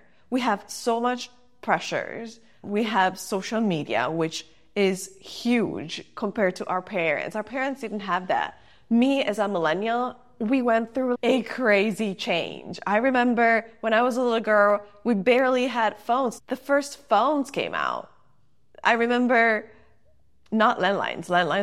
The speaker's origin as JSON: {"language": "English", "town": "Turin", "region": "Piedmont", "country": "Italy", "tie": "born or raised there", "said": "I grew up in Italy, a place in a city, 1 million people called Turin. And I grew up in a upper middle class family."}